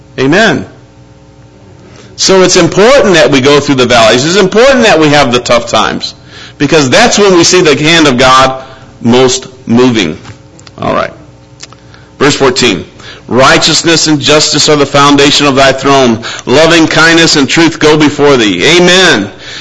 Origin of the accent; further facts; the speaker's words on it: Iowa, United States; I'm from Iowa. And I was born on the Mississippi River.